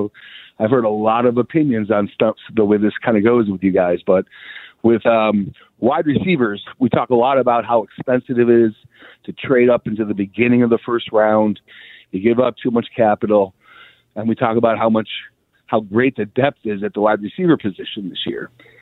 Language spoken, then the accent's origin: English; Amherst, New York, United States; now in Arizona, United States; Born and raised in Amherst in Williamsville, out in Arizona.